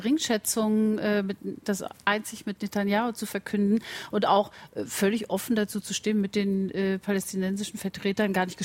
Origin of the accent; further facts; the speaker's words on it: East Germany, Germany; Aber ich finde, ich komme aus der DDR, da war das auch so.